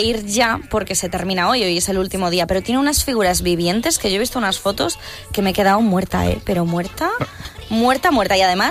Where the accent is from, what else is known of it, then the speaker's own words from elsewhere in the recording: Galicia, Spain; Bueno, pues yo como soy gallega voy a tirar para casa.